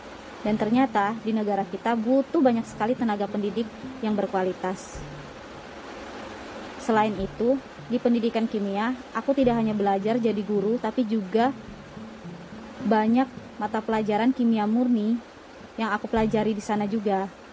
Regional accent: Palangkaraya, Central Kalimantan, Indonesia; born there; aku hanya diperbolehkan kuliah di kota kelahiranku saja, yaitu Palangkaraya.

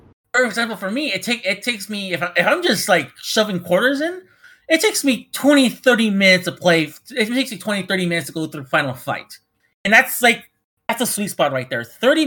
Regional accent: Mexico; I grew up in Mexico, obviously.

